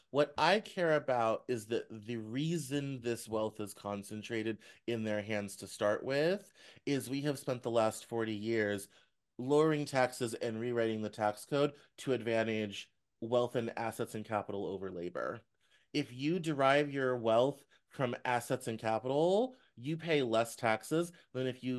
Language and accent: English; Denver, Colorado, United States; also born or lived in Northwest Arkansas; yes, in Den, I come, I grew up in Denver.